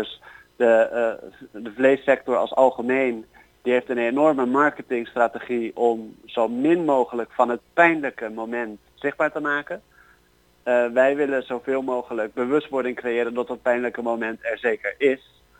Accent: Rotterdam, South Holland, Netherlands; Dus ik ben een Rotterdammer

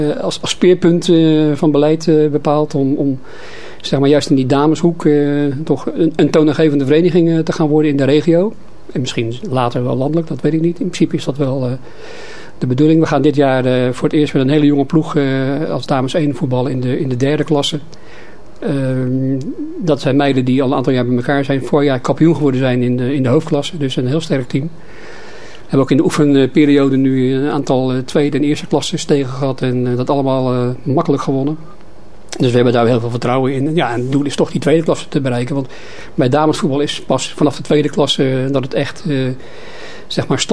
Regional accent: Rotterdam, South Holland, Netherlands; now in Capelle aan den IJssel, Netherlands; Maar ja, ik ben inwoner van Capelle al redelijk lang. Sinds 76, geloof ik, ja. Ik ben van oorsprong Rotterdammer. Zoals de meeste Capellenaren, volgens mij. Maar ik ben verhuisd naar Capelle ooit.

